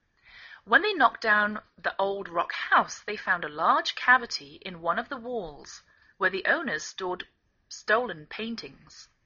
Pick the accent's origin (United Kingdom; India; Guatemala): United Kingdom; England; now in United States; I'm English. I live in the northwest of the United States.